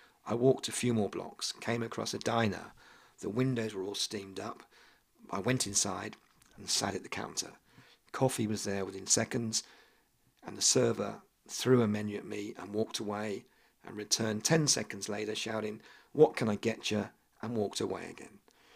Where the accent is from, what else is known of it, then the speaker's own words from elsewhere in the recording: England, United Kingdom; now in Kansas City, United States; If you haven't guessed already, I'm not from around here. I grew up in England, close to London. I now live in Kansas City. I got here as quick as I could, and I've been travelling around the US since the 1980s